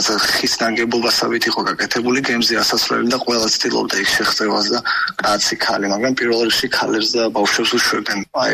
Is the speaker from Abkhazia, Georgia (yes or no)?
yes; Sukhumi, Abkhazia, Georgia; now in Batumi, Georgia; მე თავს ბათუმელავ თული უკვე რომ არ მე ყოველთვის ძახი სოხუმელი ვარ მეთქე, მაგრამ თავს ბათუმელავ, იმიტომ რომ არ გავიზარდე ამ ქალაქმა მომცად ყველაფერი რაც მაქვს, მეგობრები, ახლობლები.